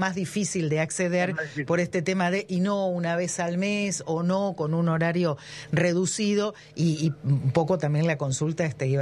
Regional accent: Bahía Blanca, Buenos Aires Province, Argentina; los que somos de aquí de Bahía, más la gente que viene de afuera

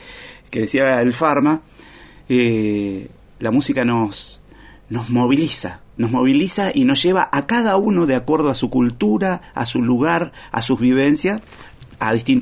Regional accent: Choele Choel, Río Negro, Argentina; Yo soy rionegrino, de una localidad que se llama Choelechuel, que está en el centro de Río Negro, en el valle medio del Río Negro

